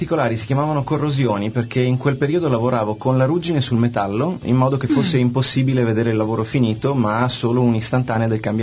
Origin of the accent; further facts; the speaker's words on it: Veneto, Italy; ho 33 anni, sono di origini venete, credo che il mio accento mi tradirà in questo.